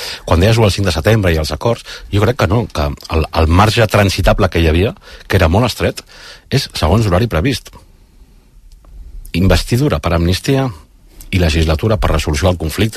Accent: Zamora, Castile and León, Spain; vinc de Zamora i soc català, i la meva nació democràtica republicana és Catalunya

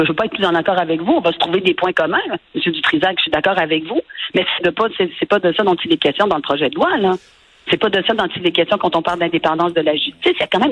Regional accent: Quebec, Canada; Pourquoi moi, je le sais, c'est ma ville natale, je le sais quand je vais au centre-ville puis on n'est pas capable de se servir en français

